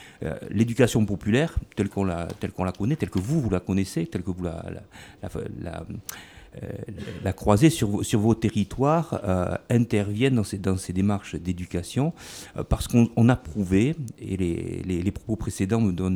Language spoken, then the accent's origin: French; Nouvelle-Aquitaine, France; Comme je viens d'Aquitaine, je vais commencer par une citation d'un Aquitain aussi.